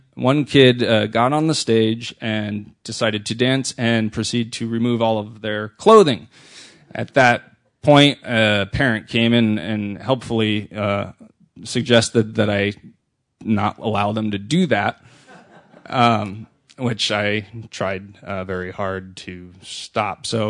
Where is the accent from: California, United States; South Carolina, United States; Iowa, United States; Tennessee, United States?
California, United States; Berkeley; I was excited to see a job opening in the same schools that I grew up in Berkeley Music Department.